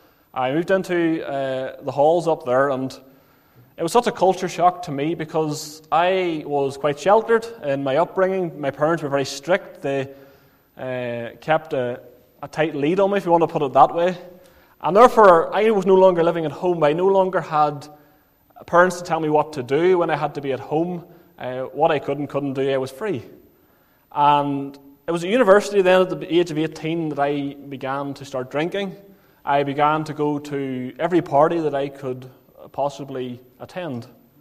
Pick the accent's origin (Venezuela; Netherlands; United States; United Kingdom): United Kingdom; Craigavon, Northern Ireland; also born or lived in Lurgan; I was born in County Armagh. I spent the majority of my life living in the areas of Craigavon and Lurgan. And you may be aware, you may not be, but I wasn't brought up in a Christian home, but I was raised as a Roman Catholic.